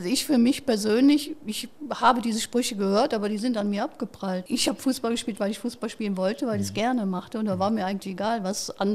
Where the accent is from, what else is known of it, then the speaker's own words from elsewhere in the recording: Rösrath, North Rhine-Westphalia, Germany; Ich komme aus dem Bergischen, aus dem kleinen Ort Rösrath, mittlerweile ist es ja Stadt.